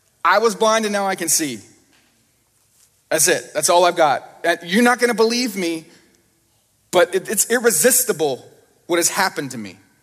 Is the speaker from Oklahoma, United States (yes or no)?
yes; Oklahoma, United States; also born or lived in Kentucky; And like I grew up in Oklahoma and lived in Kentucky for a while, so I just say, y'all need Jesus.